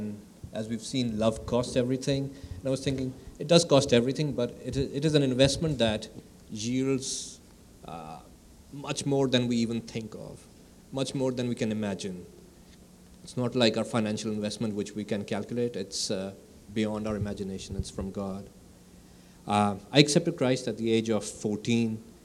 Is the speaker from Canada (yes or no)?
no; Pakistan; moved away as an adult; now in United States; We come from Pakistan. I've lived in Pakistan all my life, except for the last 1 year, when I arrived in US in March. Maria and I both grew up in Pakistan. Pakistan is a Muslim country with only 1% Christians. I come from a Christian family